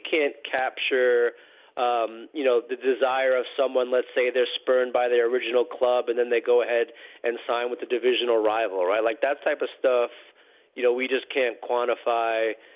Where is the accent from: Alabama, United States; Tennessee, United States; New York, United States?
New York, United States; Queens; But yeah, I mean, growing up in Queens, my team was the New York Knicks.